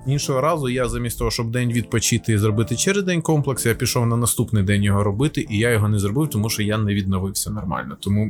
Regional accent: Rivne, Rivne Oblast, Ukraine; я сам з Рівного

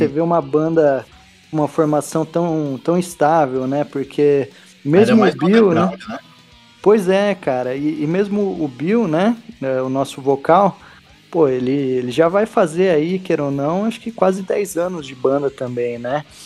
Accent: Valinhos, São Paulo, Brazil; eu sou de Valinhos, que é uma cidade muito próxima de Campinas, né, aqui do interior de São Paulo

